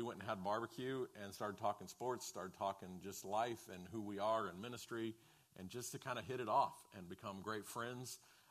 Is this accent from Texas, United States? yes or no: no; Missouri, United States; now in Philadelphia, United States; But I grew up in Missouri. My dad was a pastor's kid, my dad was a pastor, so I was a pastor's kid. And so Missouri's kind of been where we grew up and were raised. But 18 years ago, I moved to Philadelphia